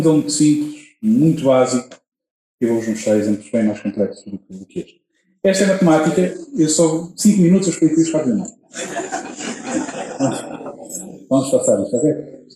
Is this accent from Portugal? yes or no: yes; Cabeceiras de Basto, Norte, Portugal; sou de Cabeceiras Vasco